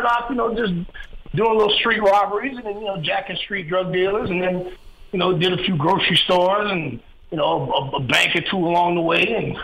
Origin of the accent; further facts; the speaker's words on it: Miami, Florida, United States; And, you know, I started running the streets, and I grew up in Miami.